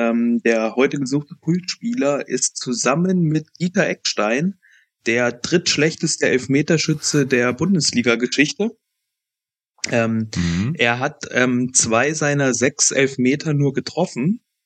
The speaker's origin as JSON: {"language": "German", "town": "Eschwege", "region": "Hesse", "country": "Germany", "tie": "born there", "said": "in meine Heimat, in die Kreisstadt meines Geburtslandkreises zum SV 07 Eschwege"}